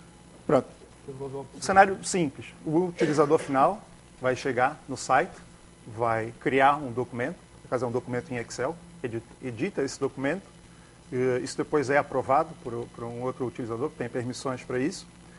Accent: Braga, Portugal; Bem, eu falo isso, mas eu sou de Braga. Nota-se, não é?

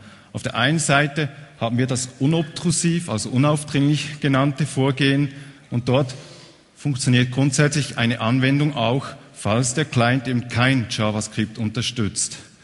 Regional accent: Bern, Switzerland; ich komme aus Bern

